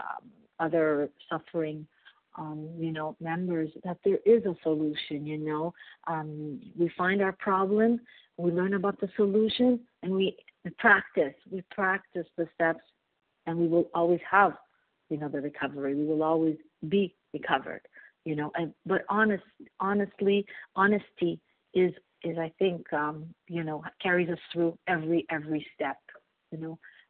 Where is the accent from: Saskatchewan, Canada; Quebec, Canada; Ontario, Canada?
Quebec, Canada; Montreal; I am from Montreal, Canada.